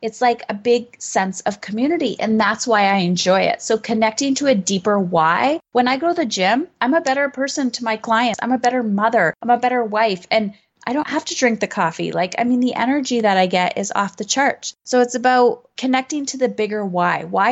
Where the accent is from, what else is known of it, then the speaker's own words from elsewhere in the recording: Canada; I'm Canadian, so we already had our Thanksgiving